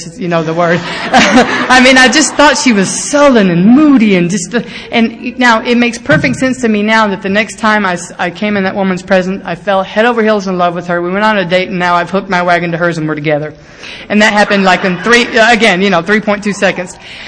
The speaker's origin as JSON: {"language": "English", "region": "Mississippi", "country": "United States", "tie": "born or raised there", "said": "Okay, when I'm growing up in Mississippi in college down there, we had to drive 2.5 hours to a gay bar in Alabama."}